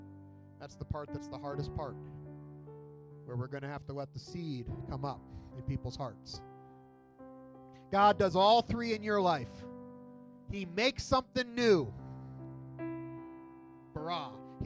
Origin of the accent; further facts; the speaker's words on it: New Jersey, United States; I grew up in New Jersey, which has a bit of smog. And so when I moved to Michigan